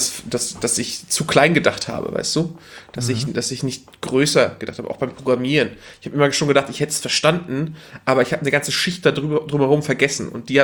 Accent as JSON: {"language": "German", "region": "Northern Germany", "country": "Germany", "said": "Nee, ich war aus dem Norden, Mann."}